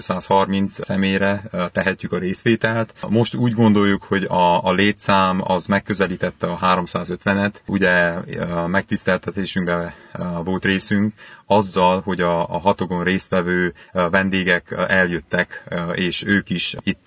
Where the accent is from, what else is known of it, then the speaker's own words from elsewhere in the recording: Transylvania, Romania; viszont volt alkalmam otthon Erdélyben felnőve, hogy sok bálon, szüreti bálon, mulatságon, lakodalmon vegyek részt